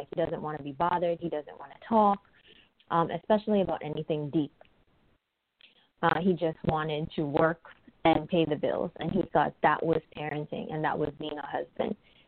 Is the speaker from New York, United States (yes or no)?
yes; Brooklyn, New York, United States; I'm from Brooklyn, New York.